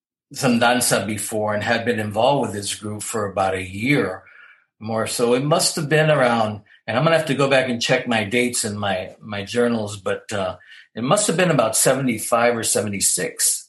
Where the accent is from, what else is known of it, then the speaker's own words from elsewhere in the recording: San Antonio, Texas, United States; And I'm originally from San Antonio, though it was in Austin that we established that group.